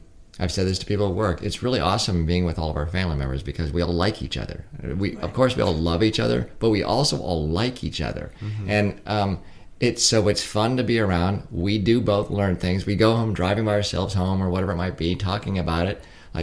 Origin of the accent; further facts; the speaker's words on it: California, United States; now in Pennsylvania, United States; 20-some years ago, we moved from California to Pennsylvania. Mm-hmm. And I was raised in California.